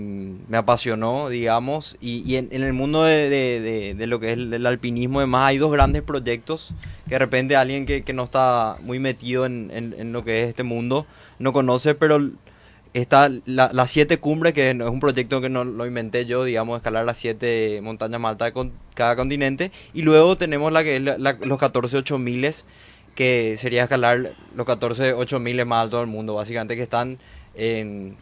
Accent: Paraguay; soy el primer paraguayo

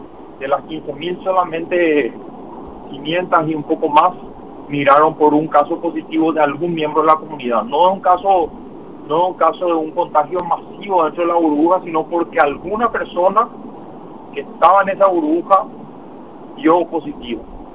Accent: Paraguay; necesitamos como paraguayos administrar nuestros miedos

